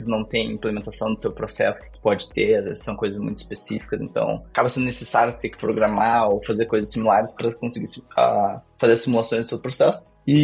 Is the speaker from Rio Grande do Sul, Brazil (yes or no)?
yes; Porto Alegre, Rio Grande do Sul, Brazil; Eu sou de Porto Alegre, no Rio Grande do Sul.